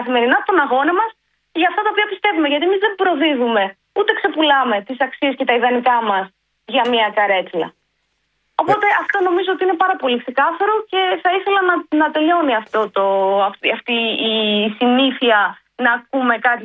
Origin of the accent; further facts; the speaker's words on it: Greece; Είμαι Ελληνίδα, είμαι Ευρωπαία